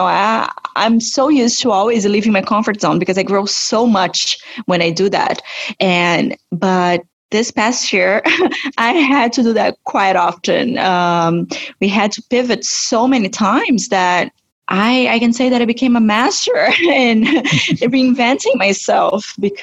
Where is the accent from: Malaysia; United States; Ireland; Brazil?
Brazil; In 2019, I was in Brazil. I'm from Brazil.